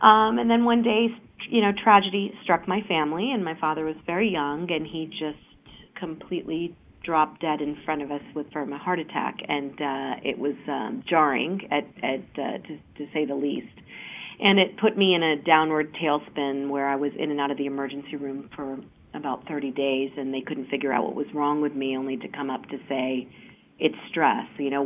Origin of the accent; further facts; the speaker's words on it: Mount Vernon, Virginia, United States; I grew up in the Mount Vernon area, if anybody's familiar